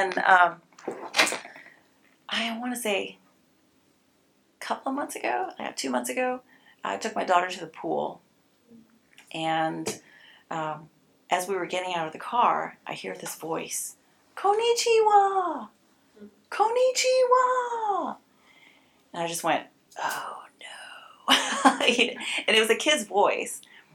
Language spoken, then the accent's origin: English; United States; I said, "I'm not Japanese." I said, "I'm actually American I'm Taiwanese American."